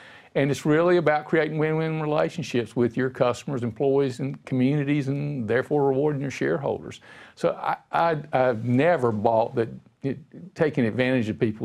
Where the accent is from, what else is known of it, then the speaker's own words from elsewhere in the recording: North Carolina, United States; All right, I was raised in North Carolina. My family was, I'd call them lower middle class, kind of. I was the first one in my family to ever graduate from college.